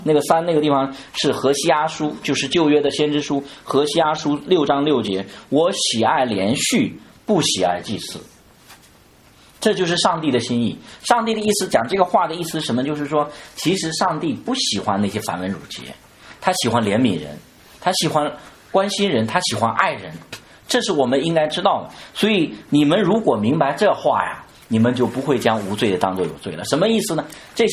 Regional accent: Henan, China; 因为我们河南是农业省，我们大家这方面比我懂得多，因为我是原来在城市里面长大，我还不太懂这些。

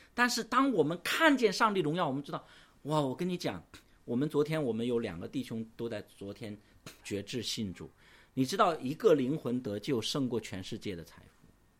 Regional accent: China; 因为我们是中国人

